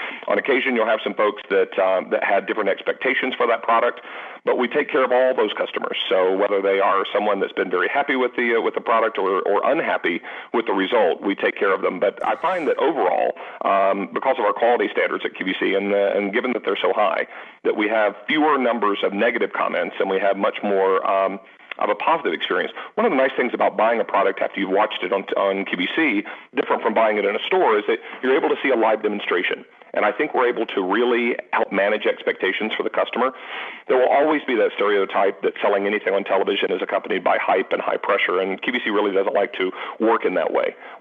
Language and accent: English; Charlotte, North Carolina, United States; I was, indeed. I graduated Independence High School.